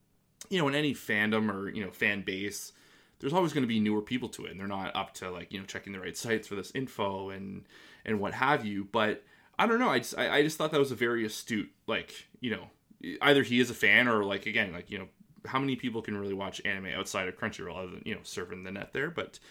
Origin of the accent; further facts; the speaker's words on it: Canada; I'm not, you know, I'm not American. I'm just an observer of, you know, kind of the politics in that country. And, you know, Canada's not like wholly different